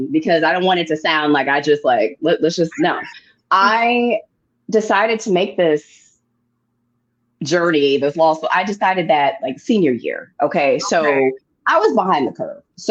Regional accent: San Diego, California, United States; now in Atlanta, United States; But when I got to high school, growing up in San Diego, there are Black people there, but there aren't a lot.

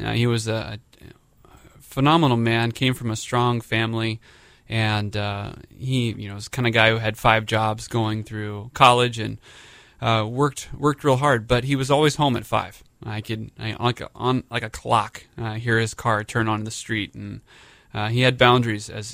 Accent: Columbia, South Carolina, United States; Columbia, South Carolina.

